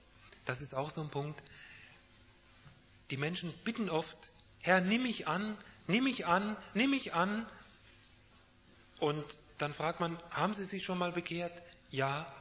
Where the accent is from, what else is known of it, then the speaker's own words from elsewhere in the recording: Kassel, Hesse, Germany; auch in meiner Heimat oben im Kasseler Raum